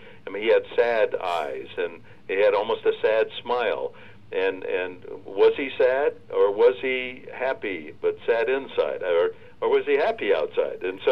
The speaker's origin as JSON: {"language": "English", "region": "Michigan", "country": "United States", "tie": "born or raised there", "said": "I'm from Michigan. I grew up on a farm, went to a one-room school."}